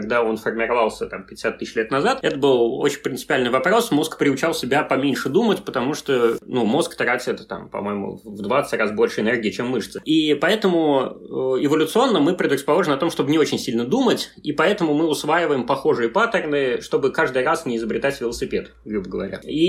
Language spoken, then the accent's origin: Russian; Russia; я сказал, что я из России